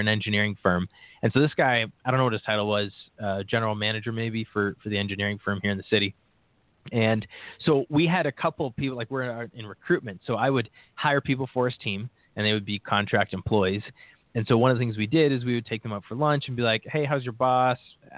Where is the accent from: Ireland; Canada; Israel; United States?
Canada; Ontario; I had just moved out to Alberta. I'm from Ontario originally.